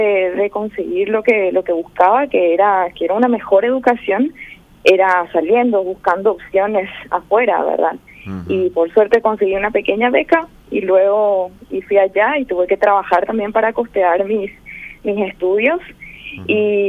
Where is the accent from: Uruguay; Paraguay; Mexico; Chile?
Paraguay; moved away; Pero puedo hablar también por lo que viví, ¿verdad?, con personas de otros países y también otros paraguayos.